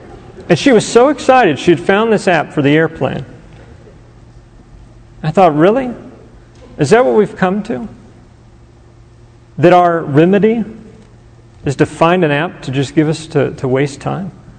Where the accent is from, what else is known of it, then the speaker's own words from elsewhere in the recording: Conroe, Texas, United States; I grew up in Conroe, just north of Houston